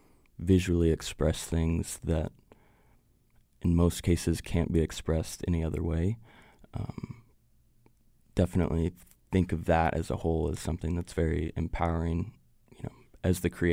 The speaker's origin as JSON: {"language": "English", "town": "Waco", "region": "Texas", "country": "United States", "tie": "born or raised there", "said": "I'm born and raised in Waco, actually seventh generation Wacoan on my mom's side. Been here a long time and immediately thought I would leave."}